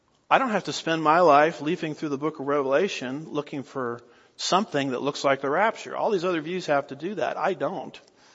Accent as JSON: {"language": "English", "country": "United States", "said": "I have in my garage, because I'm an American, and it's my right to have it, two cars"}